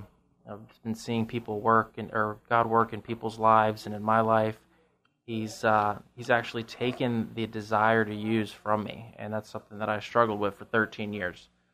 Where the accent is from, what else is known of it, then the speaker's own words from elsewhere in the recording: Florida, United States; now in California, United States; Yeah, I'm from Florida originally. I'd actually just moved out here 3 months ago.